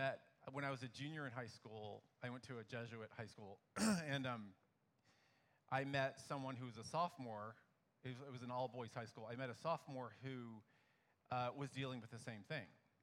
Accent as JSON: {"language": "English", "town": "Dallas", "region": "Texas", "country": "United States", "tie": "born or raised there", "said": "I grew up in Dallas, Texas. I was the youngest of eight kids, very large family."}